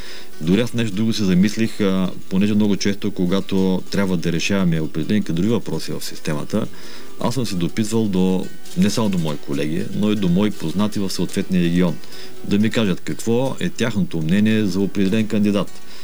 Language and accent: Bulgarian; Sliven, Sliven Province, Bulgaria; Да, защото съм от Сливен.